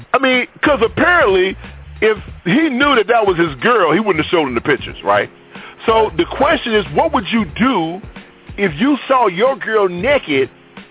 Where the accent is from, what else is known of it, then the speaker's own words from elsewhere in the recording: Cairo, Illinois, United States; born there; I was born in Cairo, Illinois. I know where Mounds is.